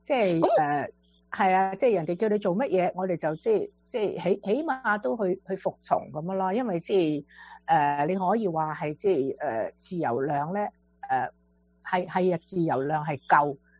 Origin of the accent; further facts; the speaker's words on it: China; 但係如果你去翻我哋中國人嘅超市咧